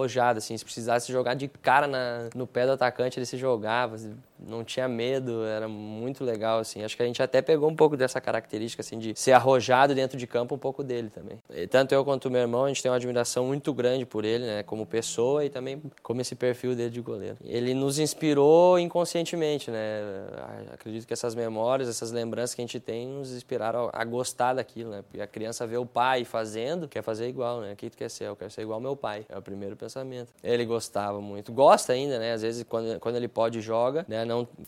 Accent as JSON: {"language": "Portuguese", "town": "Novo Hamburgo", "region": "Rio Grande do Sul", "country": "Brazil", "tie": "born or raised there", "said": "lá da minha cidade, Novo Hamburgo"}